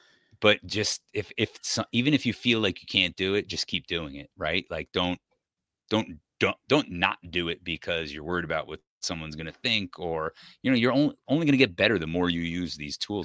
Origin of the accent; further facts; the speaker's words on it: New York, United States; you know, I grew up in Westchester, so a lot of people have heard of the Westchester County Center.